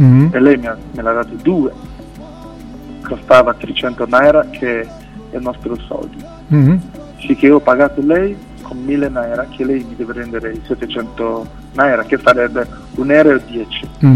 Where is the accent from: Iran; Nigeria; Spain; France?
Nigeria; Italian is a second language; now in Italy; sono nigeriano, e da 19 anni che sto qui in Italia